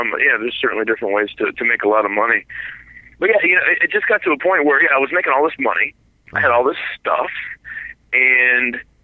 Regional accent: Lebanon, Ohio, United States; also born or lived in Knoxville, Tennessee; Oh, no, I'm originally from Ohio, Dayton, Ohio, just south of the city, in a little city called Lebanon.

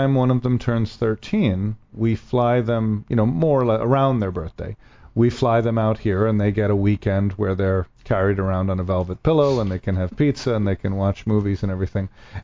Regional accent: Connecticut, United States; I miss that out here, being from Connecticut. Because I was really... You know, spoiled by growing up in Connecticut

